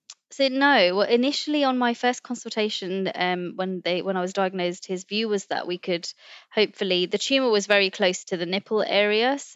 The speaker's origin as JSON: {"language": "English", "country": "India", "said": "I think as an Indian woman, that was just so difficult for me to even embrace or contemplate."}